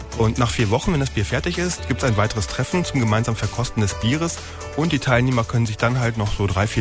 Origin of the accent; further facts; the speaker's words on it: Bonn, North Rhine-Westphalia, Germany; Natürlich geht man als Bonner nicht nach Berlin.